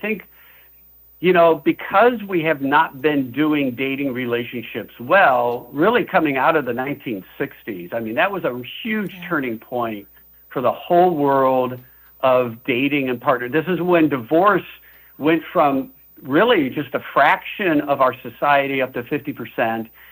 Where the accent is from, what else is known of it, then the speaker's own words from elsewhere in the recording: California, United States; Because I told them I was from California and I'm in South Carolina at this restaurant.